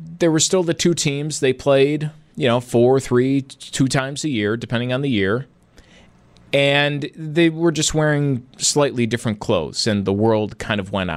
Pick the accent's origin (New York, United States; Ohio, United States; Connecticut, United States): New York, United States; Buffalo; I grew up in Buffalo, but I was always a Penguins fan.